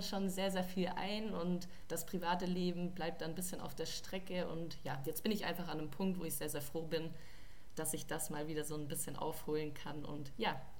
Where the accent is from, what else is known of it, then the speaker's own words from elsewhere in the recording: Baden-Württemberg, Germany; now in Cologne, Germany; also ich lebe aktuell in Köln nach wie vor, aber meine Heimat ist am Bodensee und der VfB ist natürlich deutlich näher in meine Heimat als in Köln